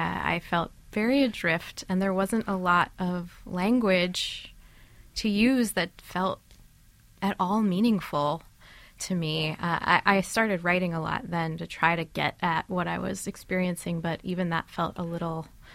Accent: Tennessee, United States; I grew up in Tennessee, and that music is everywhere. We weren't so far from Nashville, and it's just part of the setting.

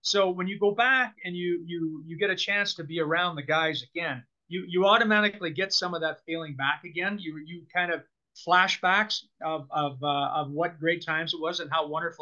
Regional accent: Sauble Beach, Ontario, Canada; his dad and I are good friends, like growing up in Sauble Beach area there.

